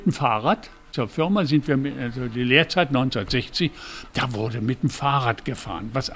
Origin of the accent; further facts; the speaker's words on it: Braunschweig, Lower Saxony, Germany; born there; Wie ich bin in Braunschweig zwar geboren, Kriegs und so weiter.